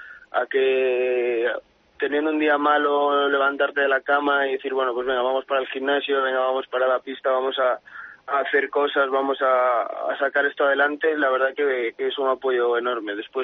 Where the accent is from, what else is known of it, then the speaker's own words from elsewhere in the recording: Lalín, Galicia, Spain; also born or lived in Vigo; Yo soy de Lalín, un pueblo de interior.